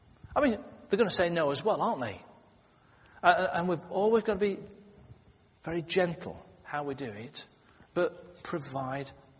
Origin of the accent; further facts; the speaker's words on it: United Kingdom; And we are British, after all.